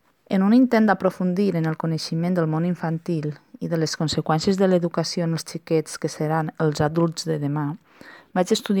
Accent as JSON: {"language": "Catalan", "town": "Pego", "region": "Valencian Community", "country": "Spain", "moved": "as an adult", "said": "veïna de Pego, del qual vaig eixir per anar a estudiar a la universitat i al qual encara no he tornat perquè he estat vivint i treballant fora del poble. Tinc 38 anys i sóc mare d'un xiquet de 6 anys."}